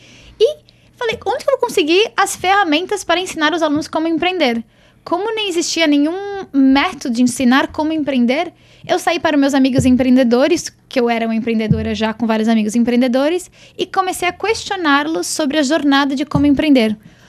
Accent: South Africa; also born or lived in Brazil; Eu nasci no Brasil e com 8 anos de idade meu pai foi transferido para a África do Sul. Então nós fomos a primeira família brasileira a morar naquela cidade.

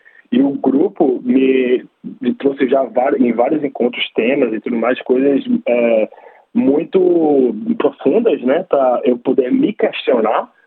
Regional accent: Recife, Pernambuco, Brazil; Eu sou de Recife, né, no Brasil, Pernambuco. Meu pai era um interior

